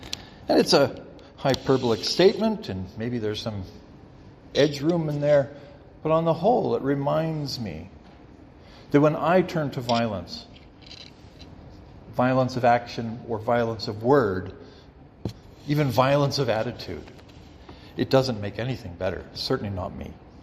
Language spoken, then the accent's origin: English; Canada; I'm glad to have a Canadian passport. I'm glad to identify myself as a Canadian citizen.